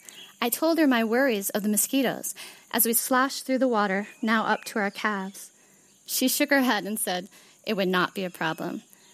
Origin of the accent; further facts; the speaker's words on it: Gaborone, Botswana; I'm from Habaroni, Botswana. That's the place where I live. So it's near South Africa, and then Namibia is in the north, and Zimbabwe is right there too, and Zambia.